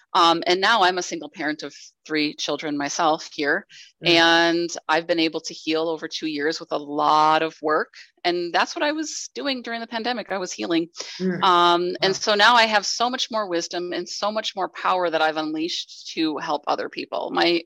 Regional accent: Minnesota, United States; from Minnesota

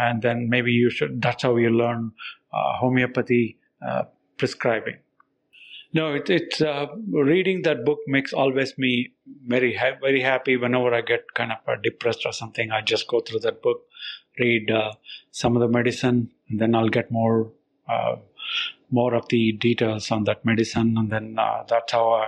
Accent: Seattle, Washington, United States; I'm from Seattle, Washington, USA.

